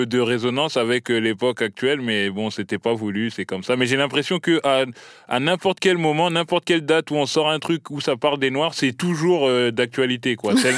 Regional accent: Caen, Normandy, France; also born or lived in Bondy; Moi, je suis né à Bondy, j'ai grandi à Caen.

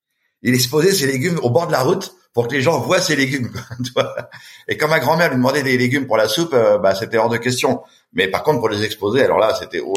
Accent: Châtellerault, Nouvelle-Aquitaine, France; Ah, j'ai grandi à Châtellerault, dans une ville un petit peu aujourd'hui, je dirais, un peu sinistrée, un peu abandonnée. Chez ma grand-mère.

